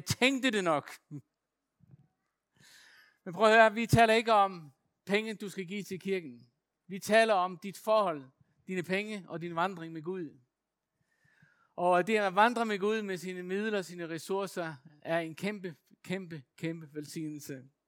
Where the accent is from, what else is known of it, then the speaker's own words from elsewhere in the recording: Faroe Islands; now in Aarhus, Denmark; Jeg er vokset op på Færøerne, og dem, der bor her i Aarhus, de har hørt det til hudløshed